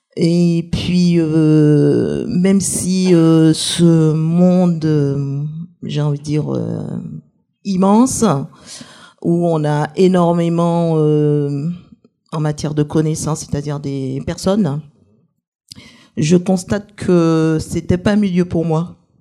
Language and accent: French; Antilles, France; moved away as an adult; now in Montpellier, France; Je viens des Antilles, en fait. Et je suis venue ici pour faire des études, et puis depuis, j'ai voyagé pas mal, et je me suis posée à Montpellier depuis une vingtaine d'années